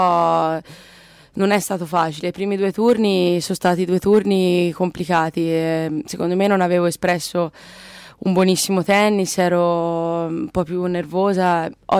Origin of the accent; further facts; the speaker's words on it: Bagni di Lucca, Tuscany, Italy; quindi io sono nata e cresciuta a Bagni di Lucca.